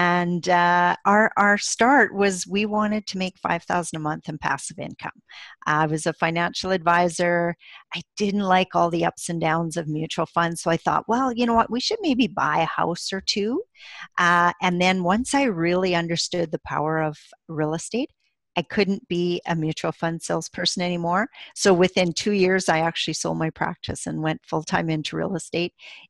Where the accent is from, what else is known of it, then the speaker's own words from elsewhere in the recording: Saskatchewan, Canada; So I'm from Saskatchewan, Canada, and we live just outside the capital city of Regina. We've lived in Saskatchewan our whole lives.